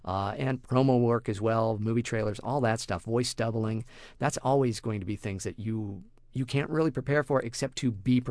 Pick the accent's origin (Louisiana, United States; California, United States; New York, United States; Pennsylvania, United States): California, United States; Santa Barbara; the radio station I was working at in Santa Barbara, my hometown.